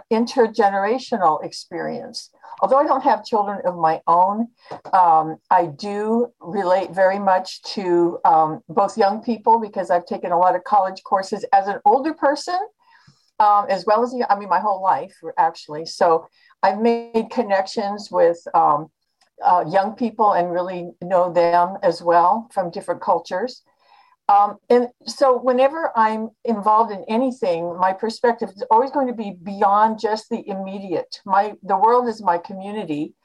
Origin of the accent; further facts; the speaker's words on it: Netherlands; English is a second language; I was born in Europe of parents from two different European countries. I was from the Netherlands.